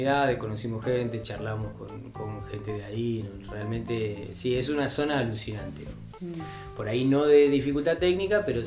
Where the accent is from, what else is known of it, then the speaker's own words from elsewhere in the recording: Argentina; como somos argentinos y estamos, digamos, acostumbrados a por ahí este tipo de cosas y hablamos el idioma